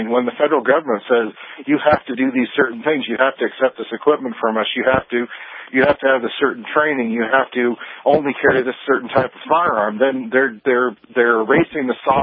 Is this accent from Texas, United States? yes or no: no; California, United States; now in Wyoming, United States; But I'm from California. I'm living in Wyoming now.